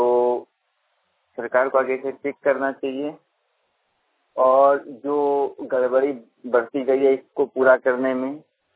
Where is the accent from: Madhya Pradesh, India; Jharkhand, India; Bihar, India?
Jharkhand, India; झारखंड से। आज मेरा सब्जेक्ट है सड़क बनाने में अनियमितता। तो पिछले लगभग 3-4 सालों से हमारे गांव में 98 किलोमीटर का जो लेन है